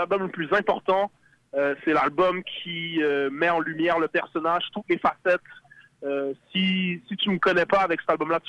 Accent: Montreal, Quebec, Canada; Je viens de l'Est de Montréal, je fais de la musique depuis que j'ai l'âge de 11 ans

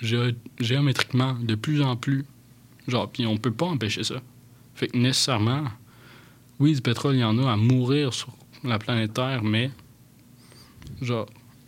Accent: Canada; on est quand même bénéficiaire de ça, en tant que Canadien

